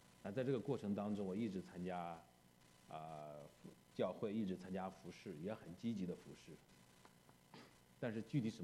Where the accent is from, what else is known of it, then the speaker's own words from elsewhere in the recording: China; 我们中国人说江山易改，本性难移，对不对？